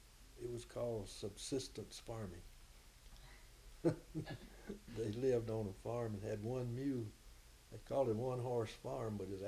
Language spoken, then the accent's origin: English; Cumming, Georgia, United States; born there; also born or lived in Roswell; I was born in Forsyth County, near Cumming, Georgia.